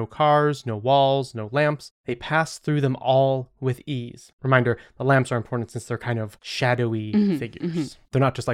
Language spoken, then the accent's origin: English; Michigan, United States; I'm from Michigan, a place that has more shoreline by volume than anywhere else in the world.